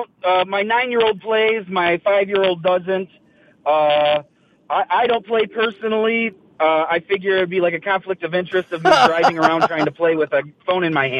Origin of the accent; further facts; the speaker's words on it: Toledo, Ohio, United States; I actually have a wedding this weekend in Columbus, and I'm from Toledo, so it's about 2 hours and a half away.